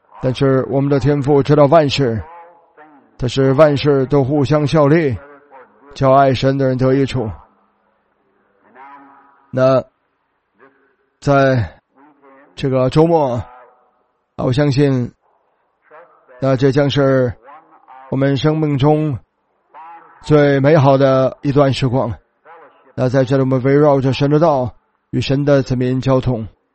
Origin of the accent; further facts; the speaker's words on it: Indiana, United States; 那让大家你们知道我是从印第安纳州来的